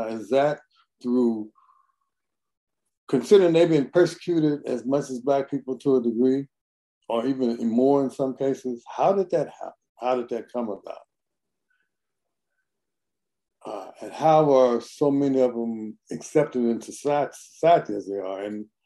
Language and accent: English; Oklahoma, United States; When I grew up in Oklahoma in the 50s and 60s, we had a complete Democratic government.